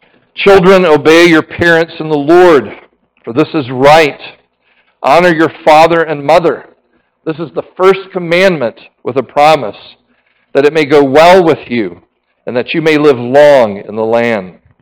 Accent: North Carolina, United States; I grew up in North Carolina, Western North Carolina, in the Blue Ridge Mountains. I lived at the end of a dirt road

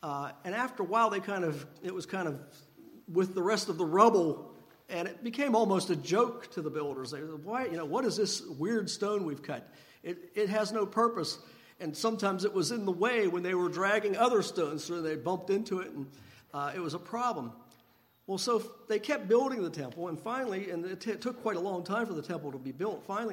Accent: Bridgewater, Pennsylvania, United States; I grew up in Bridgewater.

